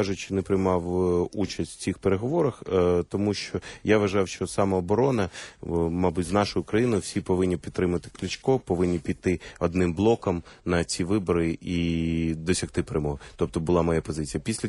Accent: Kyiv, Ukraine; а ми кияни. Я киянин. Я почуваю себе киянином.

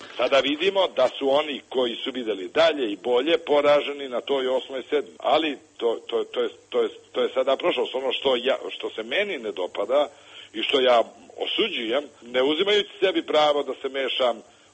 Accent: Herzegovina, Bosnia & Herzegovina; a odrastao sam u Hercegovini. Ja sam kao dete često u mom selu čitao jednu istu pesmu

